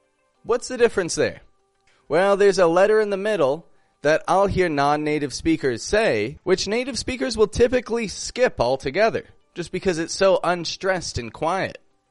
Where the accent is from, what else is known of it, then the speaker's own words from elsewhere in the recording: Toronto, Ontario, Canada; I'm from Toronto, Canada.